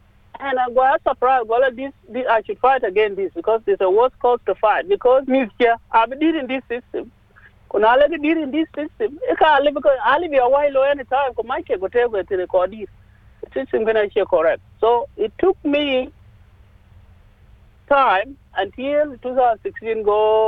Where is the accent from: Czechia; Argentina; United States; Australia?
Australia; I feel every day I'm fighting to be recognized as Australian. While I'm actually Australian.